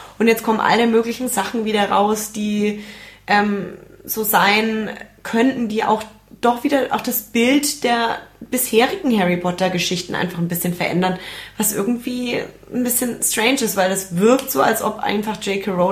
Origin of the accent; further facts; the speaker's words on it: Nuremberg, Bavaria, Germany; Ich als Nürnbergerin.